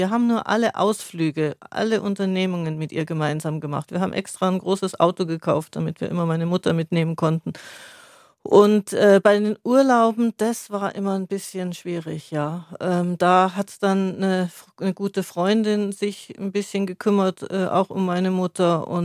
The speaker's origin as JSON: {"language": "German", "town": "Munich", "region": "Bavaria", "country": "Germany", "tie": "born or raised there", "said": "Ich bin gebürtige Münchnerin. Meine Eltern sind aber vor meiner Geburt aus Baden-Württemberg ausgewandert nach Bayern."}